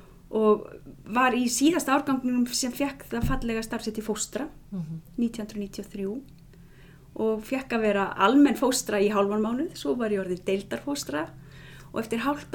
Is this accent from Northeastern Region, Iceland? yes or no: yes; Akureyri, Northeastern Region, Iceland; Ég starfaði alltaf á Akureyri sem minn heimabær.